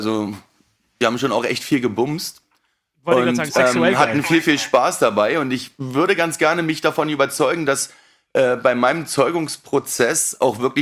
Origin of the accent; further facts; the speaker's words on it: Berlin, Germany; Ich komme aus Berlin.